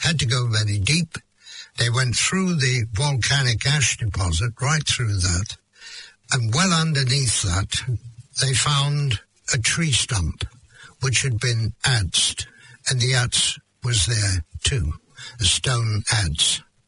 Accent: United Kingdom; I'm British.

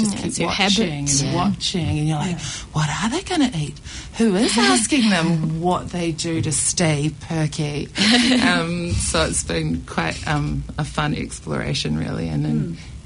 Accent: Takapuna, Auckland, New Zealand; where I grew up on the North Shore, and it was weird. I in Takapuna

